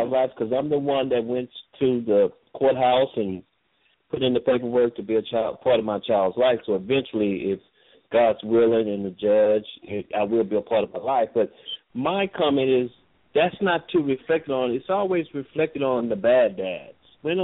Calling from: Seattle, Washington, United States; My comment is I'm from Seattle, Washington.

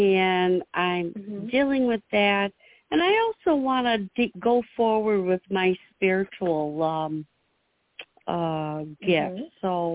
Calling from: Illinois, United States; I'm calling in from Illinois.

